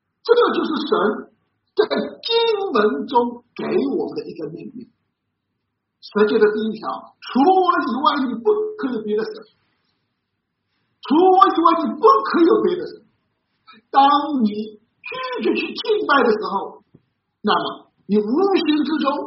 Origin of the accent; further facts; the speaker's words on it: Shenjiamen, Zhejiang, China; 我记得我自己的老家啊，是在中山群岛的沈家门。啊，我从小差不多在这一带长大。